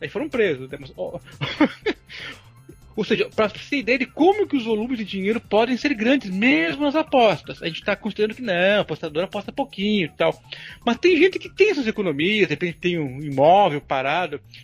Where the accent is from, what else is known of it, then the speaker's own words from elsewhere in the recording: Curitiba, Paraná, Brazil; also born or lived in Rio Grande / Campinas; Eu sou nascido no Rio Grande, mas moro em Curitiba a maior parte da minha vida, mas morei alguns anos em Campinas também, lá entre 96 a 98, morava ali bem no centro, na Rua Sacramento, do lado da Faculdade de Direito.